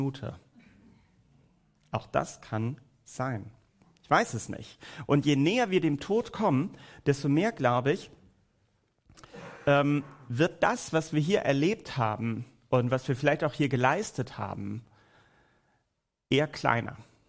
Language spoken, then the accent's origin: German; Schleswig-Holstein, Germany; also born or lived in Hamburg; komme aus Norddeutschland, bin in Hamburg geboren, Schleswig-Holstein aufgewachsen, das ist meine Heimat. Aber ich merke, ich bin jetzt auch seit 22 Jahren dort weg, wohne nicht mehr in der Heimat.